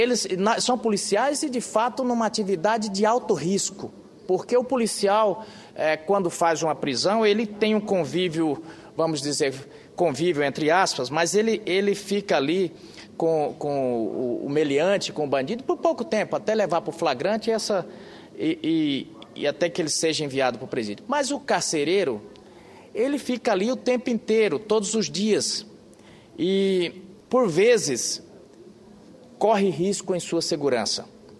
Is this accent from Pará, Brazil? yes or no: no; Caicó, Rio Grande do Norte, Brazil; born there; em Caicó, onde eu nasci, senhor presidente